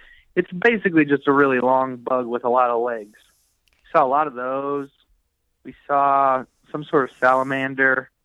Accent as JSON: {"language": "English", "region": "Minnesota", "country": "United States", "said": "we don't really go there very often since we're from Minnesota."}